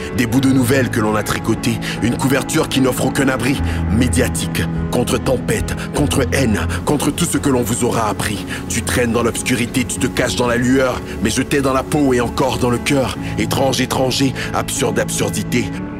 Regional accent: Côte d’Ivoire; born there; Je suis né en Côte d'Ivoire, je suis d'origine togolaise, je suis un enfant métissé, je suis noir, je suis roux

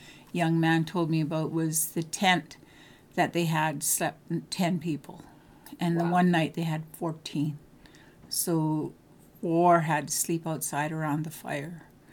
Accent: Smithers, British Columbia, Canada; And I'm born and raised in Smithers, so I've been here all my life.

